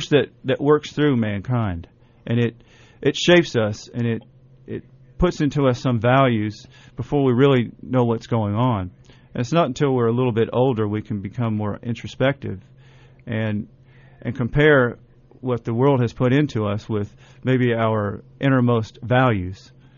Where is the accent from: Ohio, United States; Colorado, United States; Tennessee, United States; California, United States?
Tennessee, United States; Knoxville; I'm from Knoxville, Tennessee.